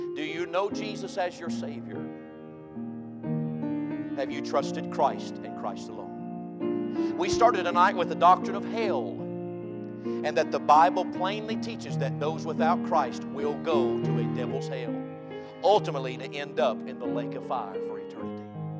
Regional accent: United States; born there; I want to thank you, God, that you've been so gracious to me that I was born in America.

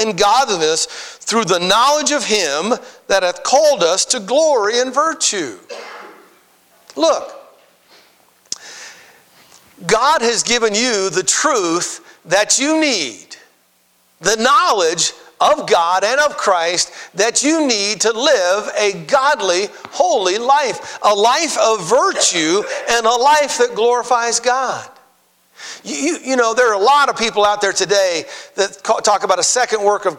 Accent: Twin Falls, Idaho, United States; I was raised in Twin Falls.

